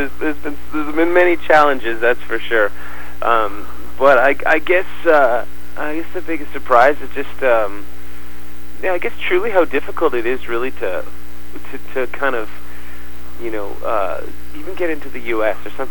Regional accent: Canada; It's tough being Canadian and just crossing the border

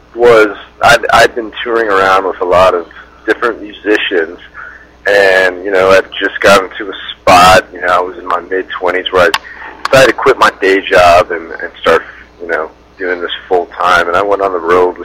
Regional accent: St. Louis, Missouri, United States; I'm from St. Louis, Missouri. I've been playing pretty much my whole life

